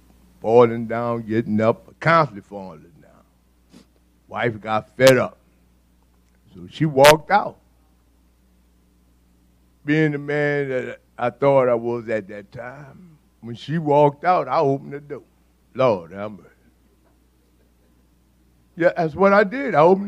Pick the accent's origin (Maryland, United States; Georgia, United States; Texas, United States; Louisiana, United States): Louisiana, United States; New Orleans; I was born in New Orleans, Charity Hospital, 1954. In the Desire Project, over 21 years.